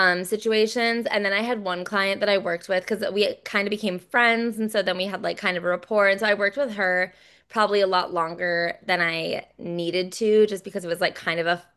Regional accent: Midwest, United States; also born or lived in Los Angeles; I moved from LA, but I was from the Midwest still.

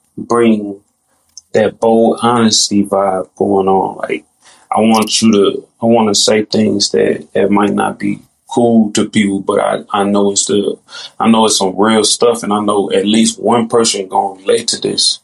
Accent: St. Louis, Missouri, United States; And, I'm from St. Louis, so ain't nobody really elevating nobody out here.

